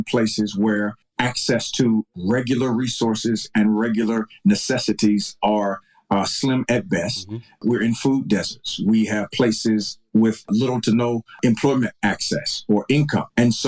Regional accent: Virginia, United States; I'm from Virginia. I've been in multiple states.

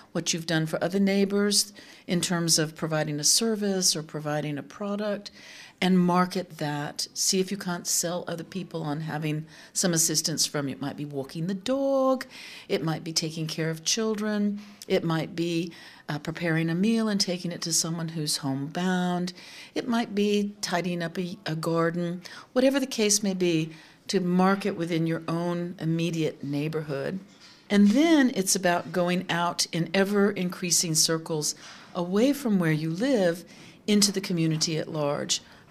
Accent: Austin, Texas, United States; I am from Austin, Texas.

